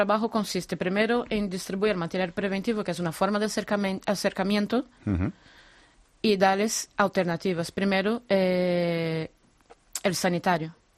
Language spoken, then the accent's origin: Spanish; Brazil; Spanish is a second language; Yo te digo que en mi país, en Brasil, desgraciadamente, la prostitución no es que esté legalizada, está normalizada.